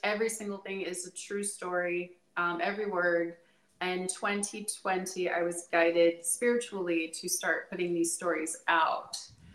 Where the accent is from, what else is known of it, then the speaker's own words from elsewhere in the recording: Los Angeles, California, United States; And living, being born and raised in Los Angeles, and the things that are going on there now, I see a lot of them.